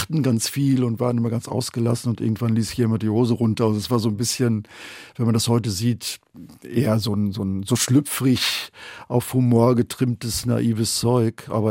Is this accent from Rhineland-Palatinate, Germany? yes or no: no; North Rhine-Westphalia, Germany; Weil ich bin aufgewachsen in Ostwestfalen auf dem Dorf und kannte es nicht anders.